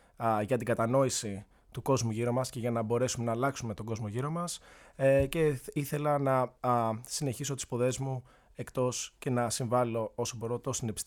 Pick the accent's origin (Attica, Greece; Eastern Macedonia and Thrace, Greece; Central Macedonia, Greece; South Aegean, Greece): Attica, Greece; Kallithea; Γεννήθηκα μεγάλωσα στην Καλυθέα της Αθήνας, καταγωγή από ροπέδιο Λασιθίου Κρήτης και η μητέρα μου από τα Σταυρό Φασάλων στη Θεσσαλία. Πήγα σε δημόσιο σχολείο στην Καλυθέα